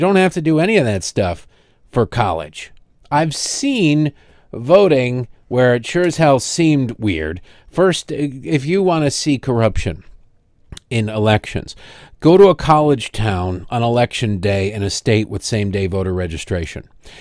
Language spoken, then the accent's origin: English; Michigan, United States; Because I, as somebody growing up in Michigan, could have gone to college anywhere in the country.